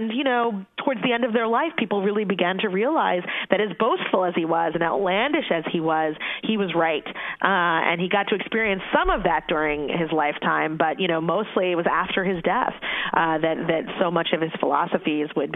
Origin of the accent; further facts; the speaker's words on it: Philadelphia, Pennsylvania, United States; Growing up in Philadelphia, it was, a rite of passage for school-aged children to visit this medical oddities museum